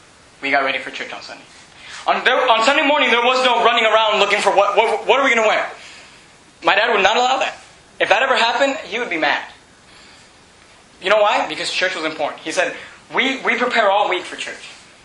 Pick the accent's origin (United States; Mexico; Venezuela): Venezuela; I was born in Venezuela, and that's a big baseball country.